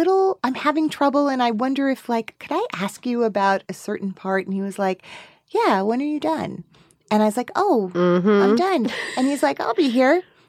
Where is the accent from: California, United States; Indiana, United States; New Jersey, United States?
New Jersey, United States; Teaneck; I'm from Teaneck. Let's just explain it that way.